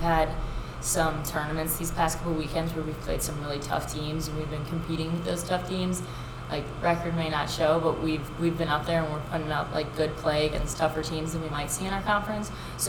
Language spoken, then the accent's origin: English; Woodridge, Illinois, United States; And then I'm from Woodridge, Illinois, so it's like 30 minutes out of Chicago, and yeah.